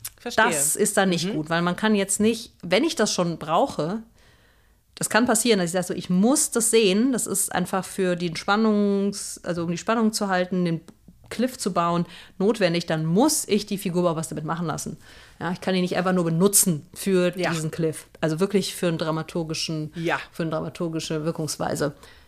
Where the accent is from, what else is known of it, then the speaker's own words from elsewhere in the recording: Rhineland, Germany; Wir kommen beide aus dem Rheinland.